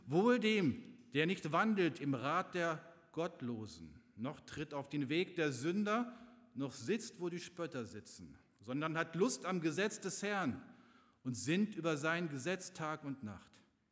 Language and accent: German; Abbesbüttel, Lower Saxony, Germany; Ich komme aus Abbesbüttel, das ist auch Landkreis Gifhorn, nur ein bisschen Richtung Braunschweig orientiert.